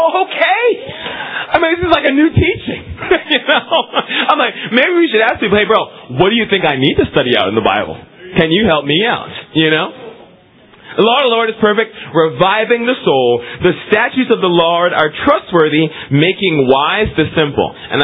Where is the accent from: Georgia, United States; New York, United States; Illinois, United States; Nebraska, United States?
New York, United States; I'm a New Yorker, and the truth of it is, I'll never be a Boston fan.